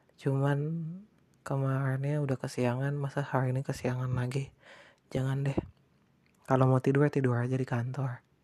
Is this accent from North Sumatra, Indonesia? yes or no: no; Bandung, West Java, Indonesia; now in Bekasi, Indonesia; Tapi gue gede di Bandung.